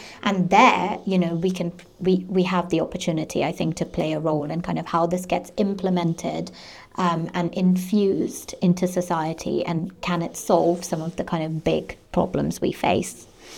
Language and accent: English; India; And as I said, I didn't grow up here. I grew up in a very different, I grew up in India.